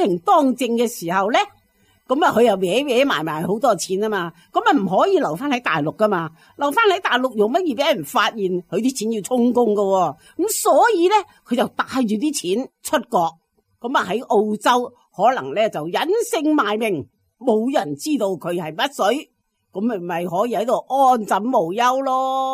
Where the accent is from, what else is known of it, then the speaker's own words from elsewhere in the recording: Guangdong, China; 我哋广东人有句说话叫财不可露眼